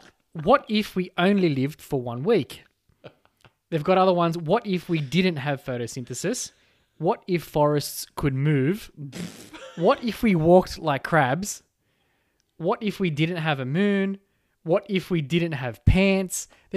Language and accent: English; Australia; accent: Australian; Excuse my Aussie accent.